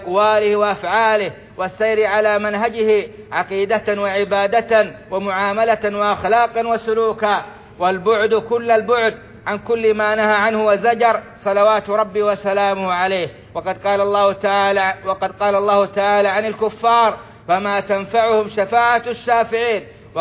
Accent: Saudi Arabia; اللهم أدم على بلادنا السعودية أمنها وإيمانها

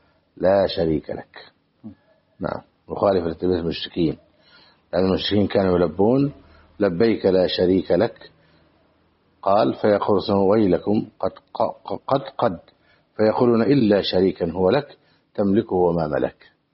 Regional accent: Egypt; أما إن كان بعيدا في الآفاق مثل عندنا في مصر أو الشام أو غيرها

